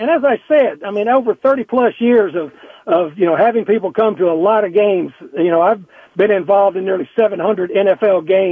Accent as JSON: {"language": "English", "region": "Texas", "country": "United States", "tie": "born or raised there", "said": "As I said, of course, I grew up in Texas, and once I finally was able to get back to Nashville"}